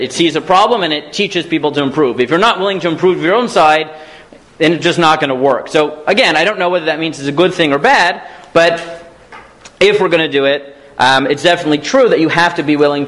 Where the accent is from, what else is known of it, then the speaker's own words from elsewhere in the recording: Staten Island, New York, United States; I grew up in Staten Island.